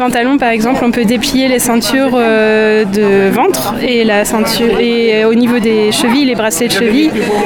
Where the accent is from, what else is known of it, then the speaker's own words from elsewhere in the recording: Brittany, France; now in Normandy, France; c'est un petit clin d'œil entre ma région d'origine, qui est la Bretagne, et la région où je vis, qui est la Normandie